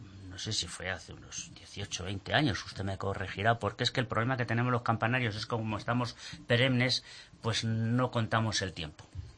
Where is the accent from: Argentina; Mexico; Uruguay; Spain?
Spain; Cuenca, Castilla-La Mancha; Mire usted, yo soy de aquí, de Cuenca, y me encanta mi gente.